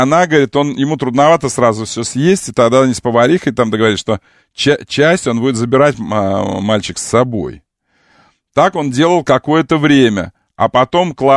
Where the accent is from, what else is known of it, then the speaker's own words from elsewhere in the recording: Moscow, Russia; Вот если бы мы были из Смоленска, она бы прокомментировала. А поскольку мы из Москвы, комментировать она не будет.